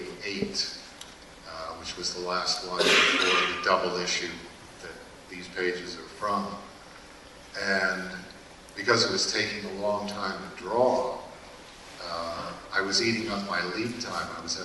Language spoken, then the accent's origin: English; Canada; to use a hockey analogy as a Canadian, we're in the last minute of the third period.